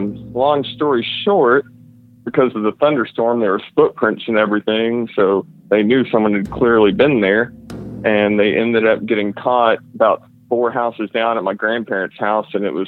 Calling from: Fort Worth, Texas, United States; calling from Fort Worth, Texas.

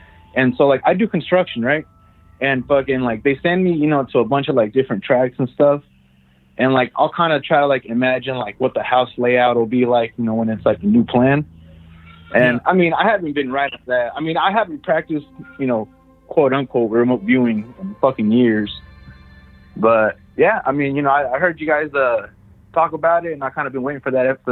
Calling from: Merced, California, United States; Merced, California.

